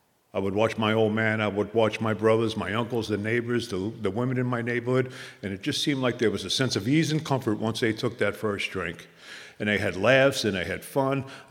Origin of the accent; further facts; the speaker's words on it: New Jersey, United States; I come from the Jersey.